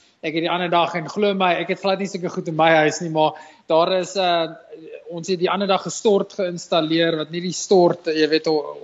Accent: Pietermaritzburg, KwaZulu-Natal, South Africa; Ek het groot geword in Pietermaritzburg Bay. Ek het op 'n plaas groot geword. Ons het sitrus en melkbeeste gehad.

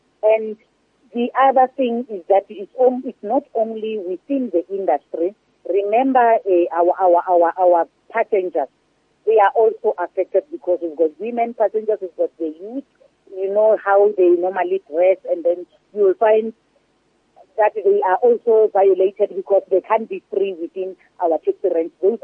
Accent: South Africa; together as South African, we can pray for this taxi violence to really come to an end

